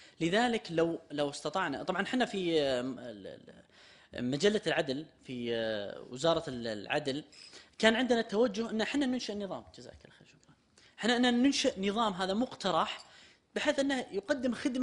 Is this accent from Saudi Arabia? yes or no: yes; Saudi Arabia; عندنا في السعودية